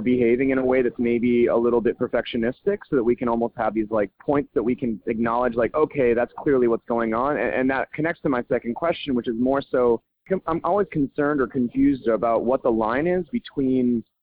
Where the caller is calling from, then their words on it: Salisbury, Maryland, United States; I'm calling from Salisbury, Maryland. I'm working right now over here.